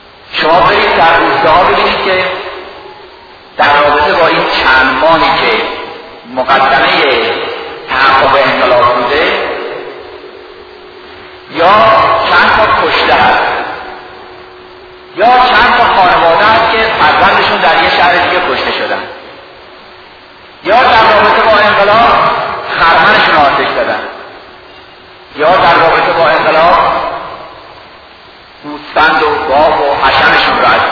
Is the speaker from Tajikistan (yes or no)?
no; Tehran, Tehran Province, Iran; هر کدام از ما علاوه بر اینکه اهل تهران هستیم، در تهران زندگی کردیم، از شهرستان ها هم اطلاعاتی داریم، چون عموما یا مستقیما از شهرستان آمدیم